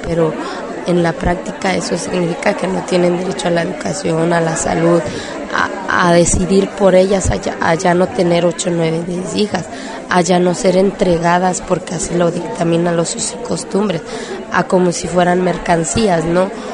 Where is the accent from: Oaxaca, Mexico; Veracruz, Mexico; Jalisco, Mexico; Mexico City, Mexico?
Oaxaca, Mexico; vengo de México, del estado de Oaxaca